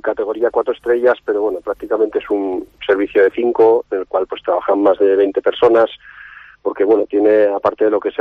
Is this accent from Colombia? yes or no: no; San Sebastián, Basque Country, Spain; porque nosotros somos originales de San Sebastián